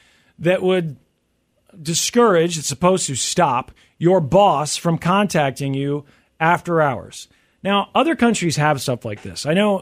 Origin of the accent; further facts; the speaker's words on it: Missouri, United States; My home state of Missouri was not included.